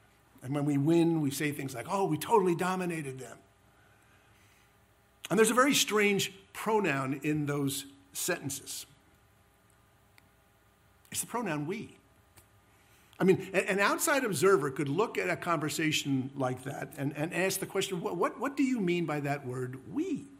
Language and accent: English; New York, United States; When the New York Giants lose, New York loses, and to some extent, I, as a New Yorker, lose.